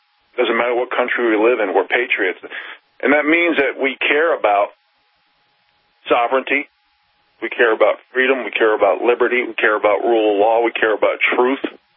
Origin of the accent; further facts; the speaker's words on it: New York City, New York, United States; So the fact that I grew up in New York and I tried to work in the woods and the outdoors, I could not